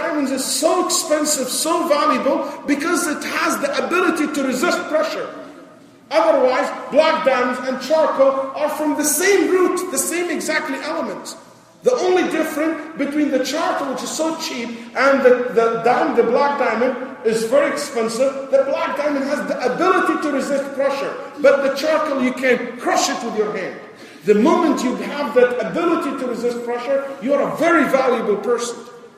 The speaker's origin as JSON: {"language": "English", "region": "Texas", "country": "United States", "said": "I always use this example since I'm from Texas."}